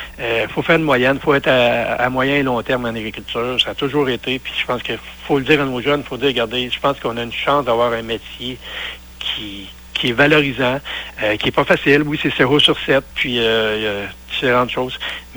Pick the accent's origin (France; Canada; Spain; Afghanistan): Canada; Saint-François, Quebec; Oui, je suis résident de Saint-François. Je suis né ici.